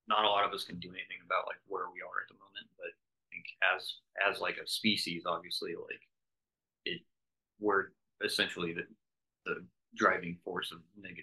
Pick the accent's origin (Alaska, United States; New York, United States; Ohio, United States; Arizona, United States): Arizona, United States; Phoenix; I mean, I grew up in Phoenix, and if they actually run out of water